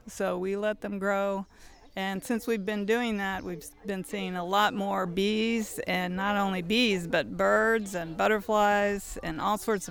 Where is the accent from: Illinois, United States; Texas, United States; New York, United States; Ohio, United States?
Illinois, United States; Cobden; from Cobden, Illinois.